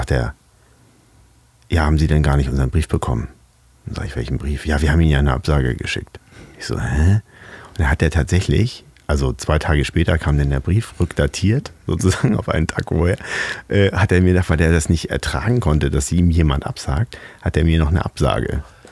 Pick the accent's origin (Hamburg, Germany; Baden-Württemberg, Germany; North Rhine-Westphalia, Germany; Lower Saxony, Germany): Hamburg, Germany; ich bin Hamburger